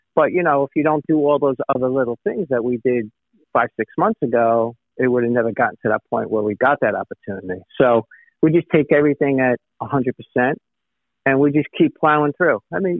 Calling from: New York, United States; Well, I'm in New York. That's where I live, and actually leaving tomorrow

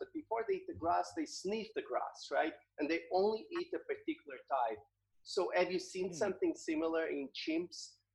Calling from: Qatar; So I'm joining from Sidra Medicine in Qatar, and it's now midnight.

